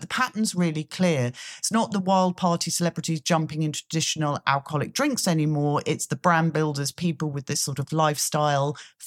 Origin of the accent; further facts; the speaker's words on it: United Kingdom; Well, we are British.